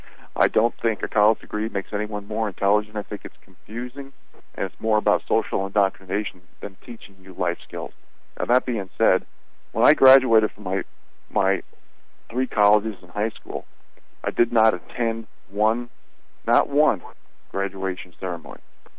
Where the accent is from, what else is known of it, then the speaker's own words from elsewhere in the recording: New York City, New York, United States; I was born in Jamaica, Queens, and I spent the first 26 years of my life in the metropolitan area of New York City.